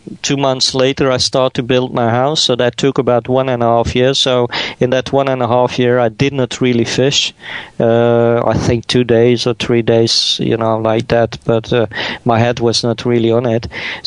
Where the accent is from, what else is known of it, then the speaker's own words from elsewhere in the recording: Flanders, Belgium; And as I'm from Belgium, which is, and I'm in the northern part of Belgium, so the Flemish part